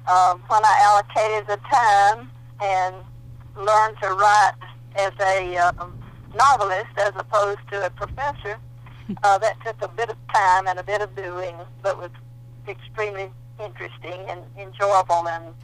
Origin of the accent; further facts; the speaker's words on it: Athens, Georgia, United States; I'm from Georgia. I've lived just outside of Athens, Georgia, where the University of Georgia is. And I grew up in this general area.